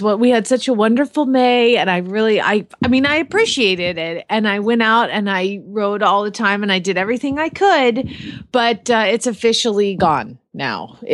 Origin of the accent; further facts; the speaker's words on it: Phoenix, Arizona, United States; from Phoenix, Arizona, and you're listening.